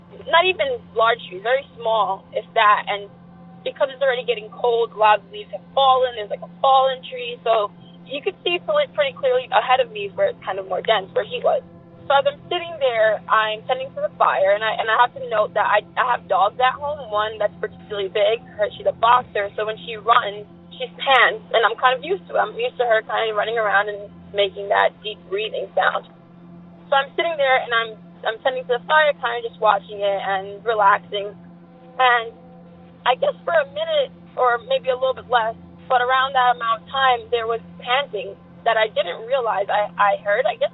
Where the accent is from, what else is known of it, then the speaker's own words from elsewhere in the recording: Staten Island, New York, United States; I'm from Staten Island, New York